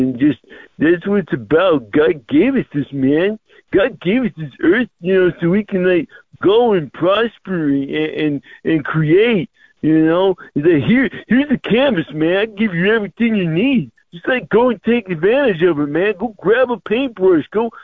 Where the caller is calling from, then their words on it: San Francisco, California, United States; Hey, Kevin, it's your correspondent over here from San Francisco, man.